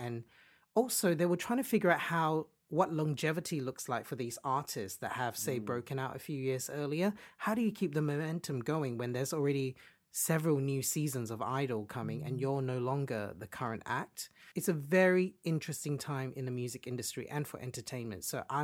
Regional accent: Australia; I'm so excited as an Australian to share with you

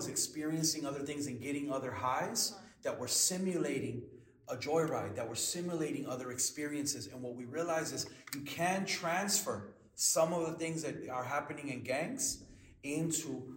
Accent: Honduras; I'm from Honduras and we need to grow our own food.

